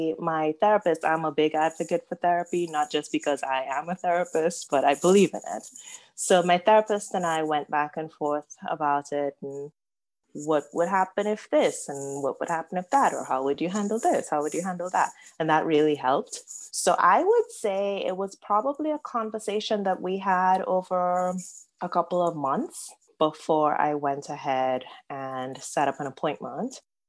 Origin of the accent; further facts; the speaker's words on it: Trinidad & Tobago; moved away as an adult; I am also an immigrant. I'm from Trinidad and Tobago. I moved here for college and then for grad school and have stayed. So I have set up roots here